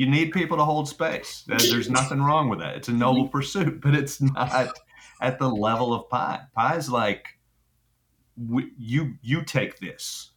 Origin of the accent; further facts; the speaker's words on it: Texas, United States; I grew up in Texas, all right? And so we, man, my grandma had pecan trees.